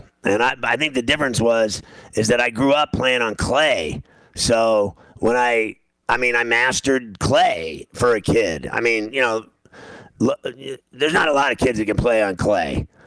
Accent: Pittsburgh, Pennsylvania, United States; I was from Pittsburgh, and I grew up playing on clay

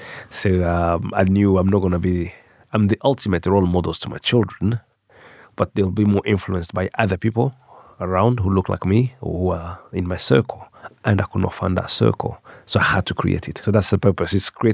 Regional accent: Rwanda; also born or lived in Congo; now in England, United Kingdom; my parents were a refugee in Congo because Rwanda were not welcomed at that time, and then came back to Rwanda in 1992, and then I came to England after that.

